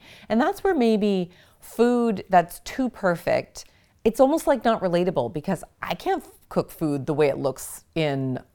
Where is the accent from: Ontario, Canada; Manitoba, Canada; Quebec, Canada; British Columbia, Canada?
Ontario, Canada; Niagara-on-the-Lake; So my dad was a graphic designer. He's retired now. And we grew up in Niagara on the Lake.